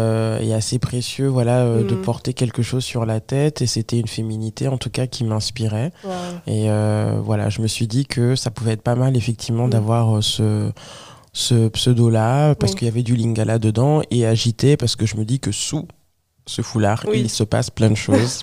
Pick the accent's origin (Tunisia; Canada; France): France; Le Mans, Pays de la Loire; also born or lived in Rennes; moi je suis née à Rennes, donc en Bretagne, et ensuite mes parents pour des raisons aussi tout simplement de survie, on va dire, un peu administrative, de papier, donc du coup ils se sont installés vraiment au Mans